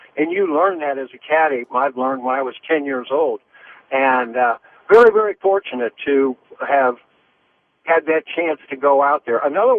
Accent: Columbus, Ohio, United States; I'm from Columbus, Ohio, as is Jack, and I caddied for his father when I was a little boy.

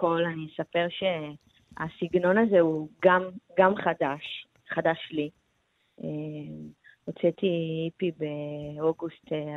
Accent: Ramla, Central District, Israel; נכון, אני גדלתי ברמלה

